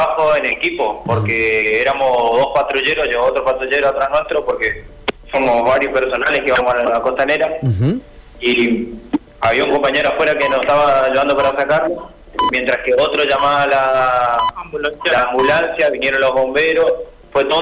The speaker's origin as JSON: {"language": "Spanish", "region": "Misiones", "country": "Argentina", "lives_now": "Santa Fe, Argentina", "said": "Ambos somos de Misiones."}